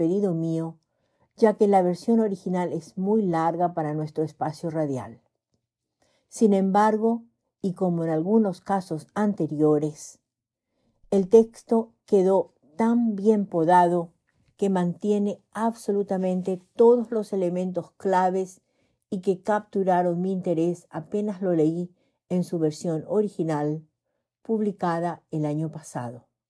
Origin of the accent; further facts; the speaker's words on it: Paraguay; now in Bedford, United States; llego hasta ustedes desde Bedford, Massachusetts, con otro relato de la cosecha narrativa de mi país natal, Xeretamí, Paraguay, corazón de América del Sur.